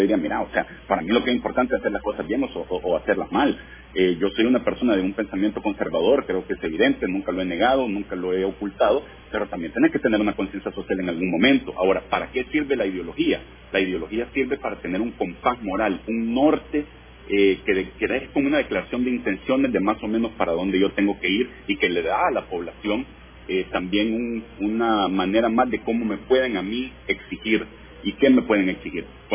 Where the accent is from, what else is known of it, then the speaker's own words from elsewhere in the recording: El Salvador; porque soy salvadoreño y la voy a apoyar, no importa qué.